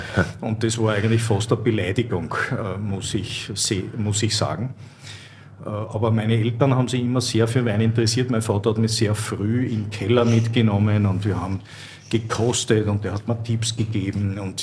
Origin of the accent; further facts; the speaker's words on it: Vienna, Austria; ich als Wiener